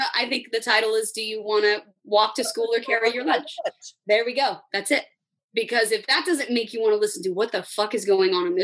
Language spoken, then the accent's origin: English; California, United States; That's I'm a white from Orange County.